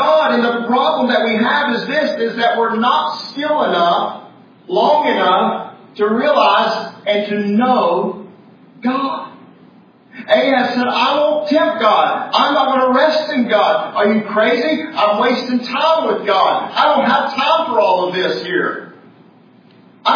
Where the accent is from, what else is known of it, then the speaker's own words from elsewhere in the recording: United States; I can do it, and I don't need you. I don't need anybody. I got myself. I'm an American.